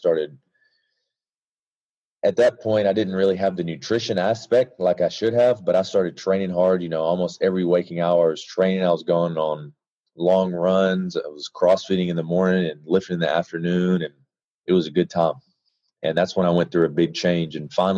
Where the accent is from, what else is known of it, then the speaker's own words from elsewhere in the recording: Florence, Alabama, United States; Alabama. Upper northwest corner, Florence, Alabama.